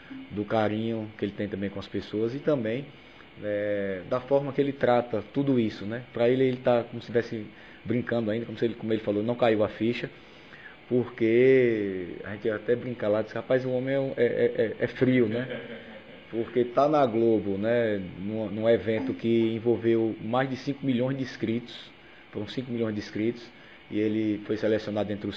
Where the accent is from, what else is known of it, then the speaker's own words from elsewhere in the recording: Campo Formoso, Bahia, Brazil; sou da Campo Formoso.